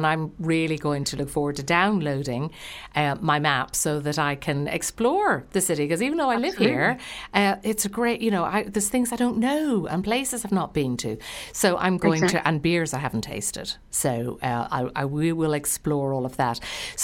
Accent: Ireland; Well, I would be biased, wouldn't I, being Irish?

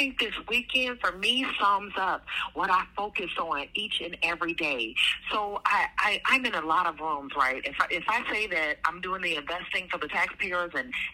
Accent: Chicago, Illinois, United States; I was born in Englewood. If you don't live in Chicago, you know Englewood.

